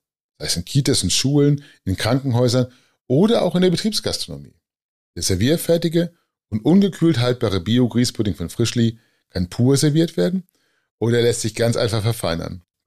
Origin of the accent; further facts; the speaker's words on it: Gifhorn, Lower Saxony, Germany; also born or lived in Hildesheim; geboren in Hildesheim, aufgewachsen in Gifhorn. Partywochenende immer in Braunschweig.